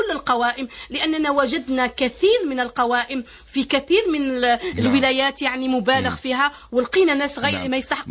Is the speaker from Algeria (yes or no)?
yes; Algeria; وهذا أعطالي أنا كمسؤولة جزائرية وكوزيرة